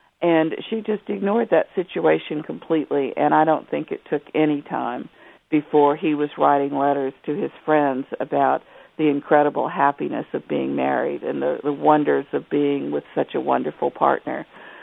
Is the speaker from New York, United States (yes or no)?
no; Danville, Illinois, United States; born there; I was born in Danville, Illinois.